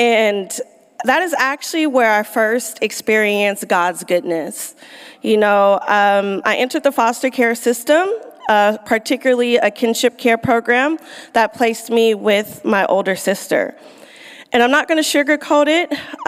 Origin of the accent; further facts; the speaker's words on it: Los Angeles, California, United States; I grew up in West Adams, not too far from here.